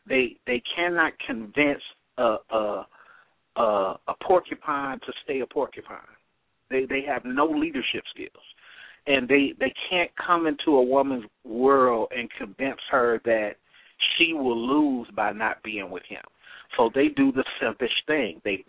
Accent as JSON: {"language": "English", "town": "Oakland", "region": "California", "country": "United States", "tie": "born or raised there", "said": "And, you know, I used to tell the story growing up in Oakland."}